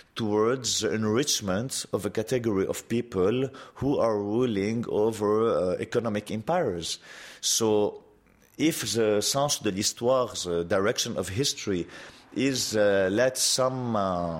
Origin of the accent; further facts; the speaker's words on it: Beirut, Beirut Governorate, Lebanon; Well, I'm coming from Beirut. My parents were born in Beirut. I'm of an Armenian origin. So I have an Armenian identity, but I am a Lebanese citizen. I was born here. I was raised here. I lived almost all my life in the city.